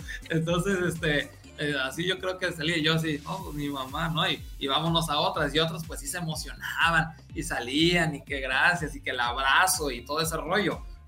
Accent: Acapulco, Guerrero, Mexico; Yo, donde yo crecí en Acapulco, sí, era como una tradición

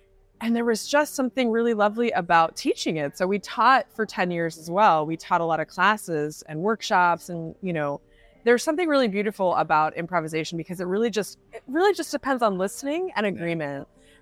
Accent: Florida, United States; now in Frankfurt, Germany; Yeah, we come from Florida. I'm good on sun.

